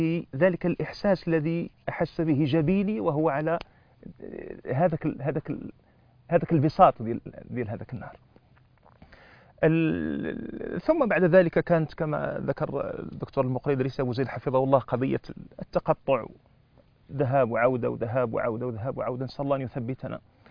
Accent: Morocco; يعني أنا بالنسبة لنشأتي، المدن الكبرى كانت على خلاف القرى والمدن الصغيرة عندنا في المغرب

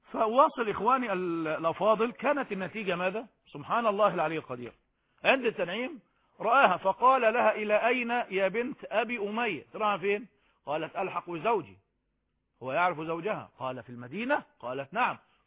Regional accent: Egypt

